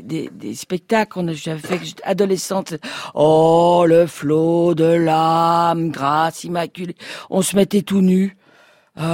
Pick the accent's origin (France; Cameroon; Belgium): Belgium; Ah, je suis belge, moi